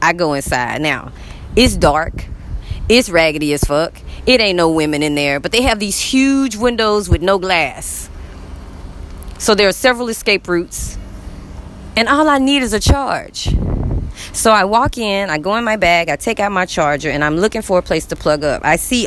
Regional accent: United States; Now, once again, I'm from America, so you can walk into somewhere and say, hey, can I sit here and get a charge?

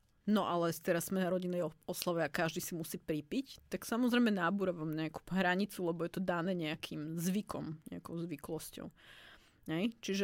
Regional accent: Topoľčany, Nitra Region, Slovakia; Ja som pochádzala z Topolčian

